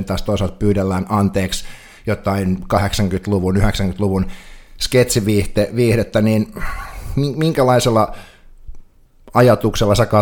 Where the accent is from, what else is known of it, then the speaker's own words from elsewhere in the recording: Northern Finland, Finland; kun itse olen siis pohjoisesta kotoisin